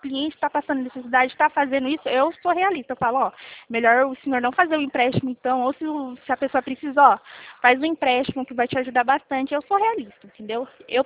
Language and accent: Portuguese; Itatiba, São Paulo, Brazil; Isso, eu sou de Itatiba.